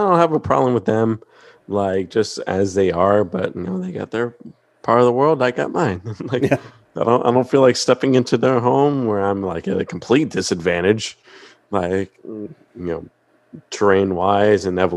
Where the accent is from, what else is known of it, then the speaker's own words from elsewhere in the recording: Florida, United States; I'm from South Florida.